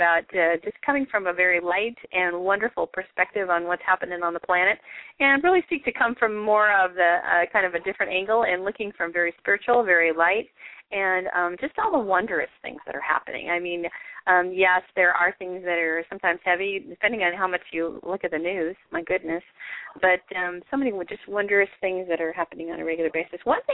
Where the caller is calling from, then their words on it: Riverside, California, United States; And I am calling from Riverside, California, sunny Riverside, California, and we welcome you to the show.